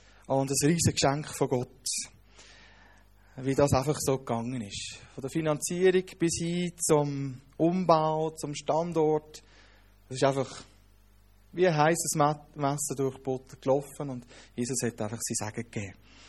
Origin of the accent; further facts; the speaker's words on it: Konolfingen, Bern, Switzerland; Ich komme aus Konolfingen, aus dem Emmental, bin dort Gemeindeleiter seit mehr als 5 Jahren.